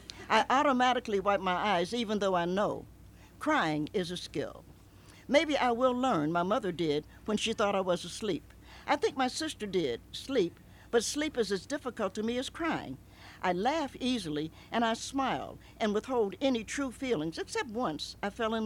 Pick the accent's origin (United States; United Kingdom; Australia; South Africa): United States; Cincinnati, Ohio; also born or lived in Knoxville, United States; I grew up in Cincinnati. I'm a Knoxvillian by birth. I'm the first person actually in my family born in a hospital.